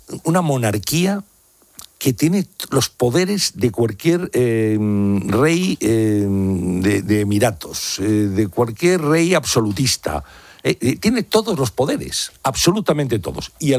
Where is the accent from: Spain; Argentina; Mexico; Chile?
Spain; Y yo, como español, como ciudadano, yo era muy joven entonces, pero estoy tremendamente agradecido